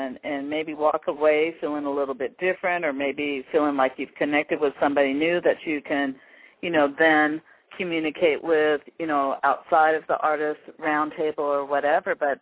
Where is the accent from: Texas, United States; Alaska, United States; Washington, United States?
Washington, United States; Seattle; definitely right here in my hometown of Seattle, Washington.